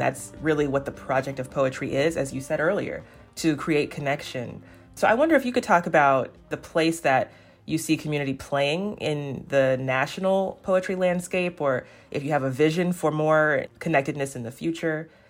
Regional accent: Alabama, United States; also born or lived in Florida; I'm from Alabama. That's where I still live. And I spent 3 years in South Florida for grad school

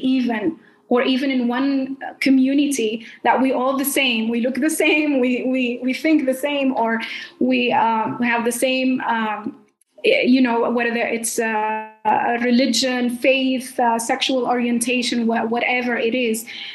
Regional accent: Tunisia; also born or lived in several cities in Tunisia; I grew up with a lot of sense of diversity, first because I come from Tunisia, and Tunisia is just a mosaic of diversity.

